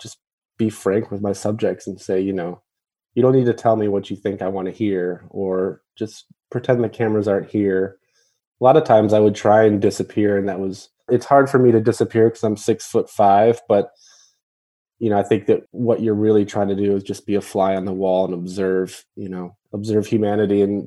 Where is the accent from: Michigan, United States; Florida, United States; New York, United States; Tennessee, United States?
Michigan, United States; Ann Arbor; You know, I grew up in Ann Arbor. I think my first job ever was at Burger King, worked at Subway.